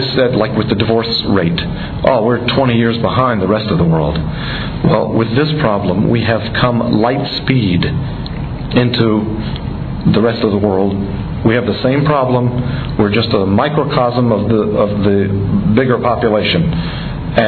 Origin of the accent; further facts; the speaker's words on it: Tennessee, United States; I'm a hillbilly from Tennessee originally, so we didn't have a ball field. We had, like, the woods.